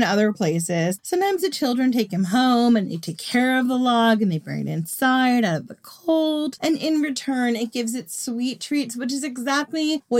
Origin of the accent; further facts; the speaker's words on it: United States; I came from an Irish-Scottish tradition and an Italian tradition. And again, I'm American.